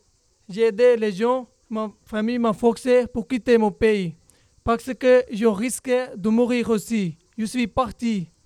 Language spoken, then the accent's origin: French; Palestine; French is a second language; Je viens de Palestine. J'ai 31 ans.